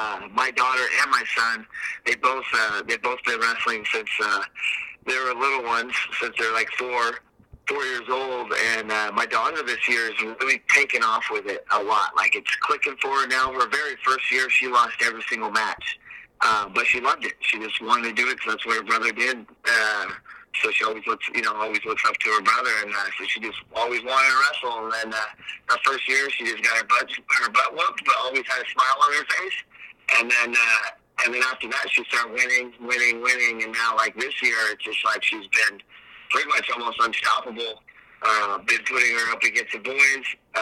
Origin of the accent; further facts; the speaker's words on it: California, United States; I'm from Humboldt County, so to drive to, like, the big, tough tournaments, we got to drive out of the area.